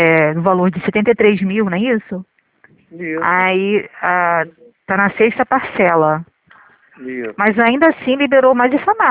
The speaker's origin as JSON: {"language": "Portuguese", "region": "Rio de Janeiro", "country": "Brazil", "said": "sou do centro do Rio."}